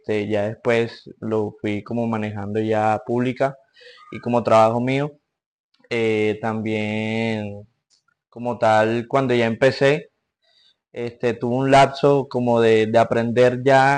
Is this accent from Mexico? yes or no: no; Barranquilla, Atlántico, Colombia; also born or lived in Bogotá; Yo soy de Bogotá, pero me crié aquí en Barranquilla.